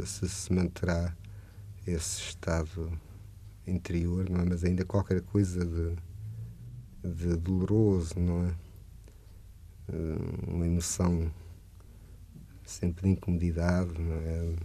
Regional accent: Santarém, Portugal; Santareno, porque sou de Santarém, não é?

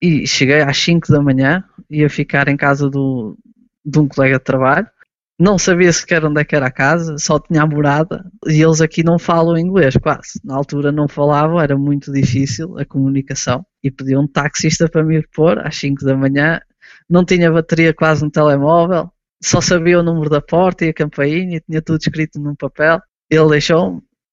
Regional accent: Portugal; E nós que somos portugueses

